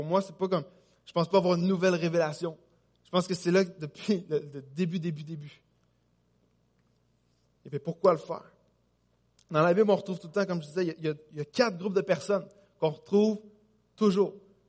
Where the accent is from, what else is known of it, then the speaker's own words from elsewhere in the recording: Longueuil, Quebec, Canada; On parle ici à Gatineau, on parle de chez moi à Longueuil, on parle de partout dans notre province.